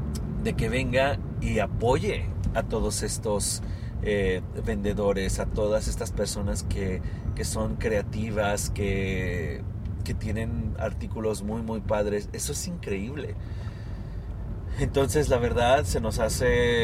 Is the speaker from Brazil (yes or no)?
no; Mexico; now in United States; yo soy de México